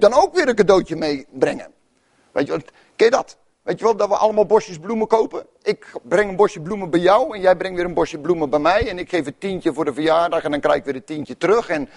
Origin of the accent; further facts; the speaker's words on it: Netherlands; In Nederland is geld, denk ik dan, hè, maar wij zijn Nederlanders, echt moeilijk ding.